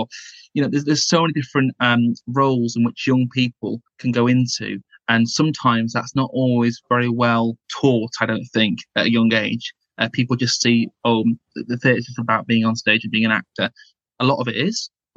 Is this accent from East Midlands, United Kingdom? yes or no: no; Salford, North West England, United Kingdom; I'm originally from Lancashire as well. I'm from Salford.